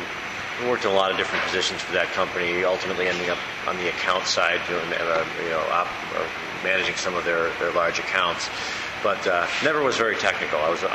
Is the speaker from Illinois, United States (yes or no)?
yes; Evanston, Illinois, United States; I grew up on Heckey's. Uh-huh. In Evanston